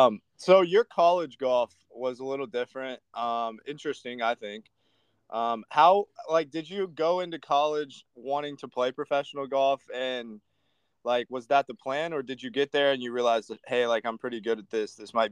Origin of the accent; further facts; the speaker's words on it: Kentucky, United States; So I'm from Kentucky, kind of small town. It gets cold in the winter.